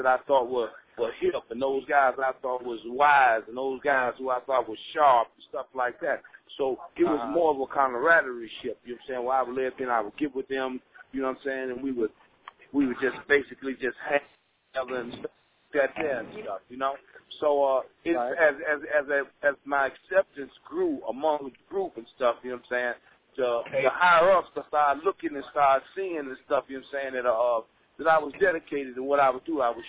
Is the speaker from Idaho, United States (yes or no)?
no; Chicago, Illinois, United States; When I first joined up the gang, I was from Chicago, Illinois, Chicago's west side.